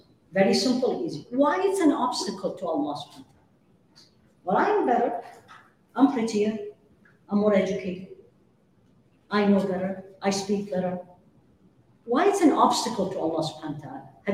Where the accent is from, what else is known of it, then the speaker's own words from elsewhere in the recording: Midwest, United States; because I come from the Midwest, where the weather is hard, it's harsh.